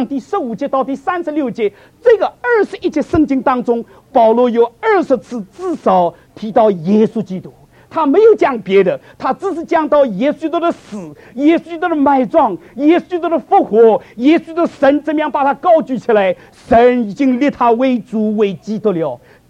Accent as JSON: {"language": "Chinese", "town": "Shaoxing", "region": "Zhejiang", "country": "China", "said": "我讲这句话并不是因为我是绍兴人，所以我才讲这句话。"}